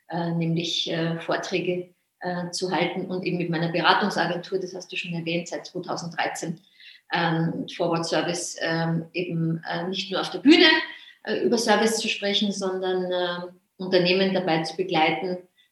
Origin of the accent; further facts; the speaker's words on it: Austria; Ich bin, wie man vielleicht an meiner Sprache noch hört, ursprünglich Österreicherin. Ich komme aus dem Salzkammergut und bin reingeboren in so ein typisches österreichisches Mini-Familienhotelchen.